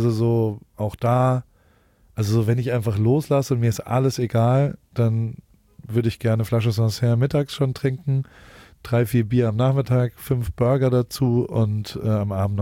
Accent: Heidelberg, Baden-Württemberg, Germany; ich komme aus Heidelberg

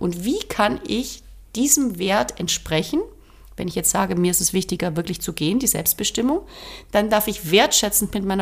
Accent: Baden-Württemberg, Germany; born there; Ich bin gebürtige Schwäbin

